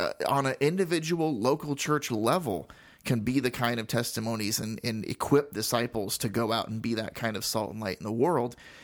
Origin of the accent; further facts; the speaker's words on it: United States; Being an American, growing up in this country where we are guaranteed certain freedoms that other countries do not have